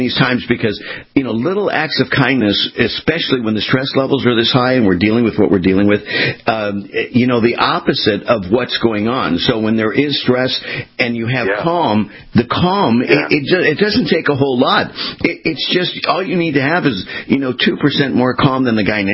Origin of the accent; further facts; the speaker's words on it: California, United States; now in Florida, United States; You know, I came from California and from California, I now live in Florida. In California, of course, we deal with earthquakes, right?